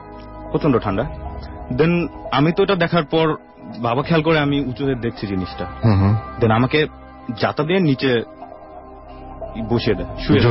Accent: Dhaka, Dhaka Division, Bangladesh; আমি এসেছি ঢাকার হাজারবাগ থেকে।

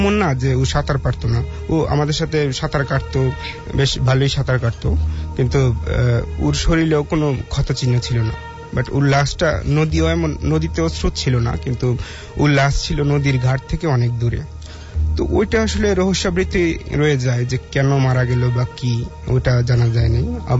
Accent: Tengatila, Sylhet Division, Bangladesh; now in Dhaka, Bangladesh; এসেছি আমতলী মহাখালী থেকে। আমার দেশের বাড়ি হচ্ছে সুনামগঞ্জ জেলার টেঙ্গাটিলা গ্রামে। তো আমার জন্ম, স্কুল জীবন ওইখানেই কাটে।

